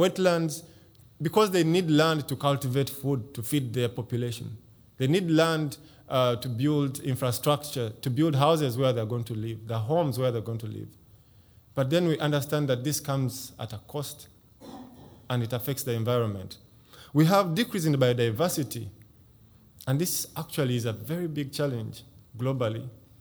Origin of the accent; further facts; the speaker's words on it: Uganda; I come from Uganda and I know that our country produces a lot of food, nutritious food.